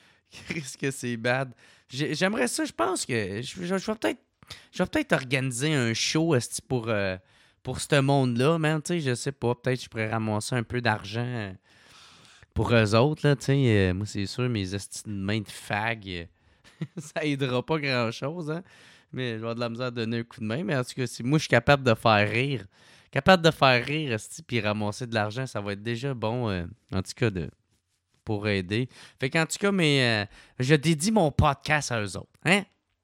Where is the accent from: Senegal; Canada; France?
Canada; Gatineau, Quebec; moi, je viens de Gatineau